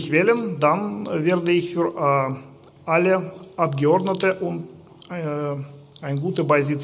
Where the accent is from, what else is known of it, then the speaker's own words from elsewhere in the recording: Novosibirsk, Novosibirsk Oblast, Russia; German is a second language; now in Berlin, Germany; Ich habe eine 28-jährige Tochter. Ich komme aus Russland, aus Stadt Novosibirsk.